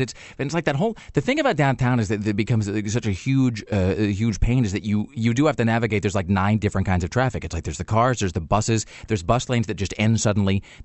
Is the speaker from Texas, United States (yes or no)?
no; Kennewick, Washington, United States; also born or lived in San Diego; now in Portland, United States; we were trying to get from here to my hometown, which is a place called Kennewick, which is not like that far from here. And by the way, where I spent 18 years